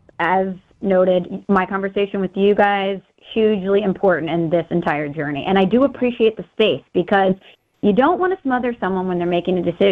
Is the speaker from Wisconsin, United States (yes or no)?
no; Illinois, United States; now in New York, United States; I kept thinking about the fact that I am from Illinois, but I don't cheer for an Illinois-based team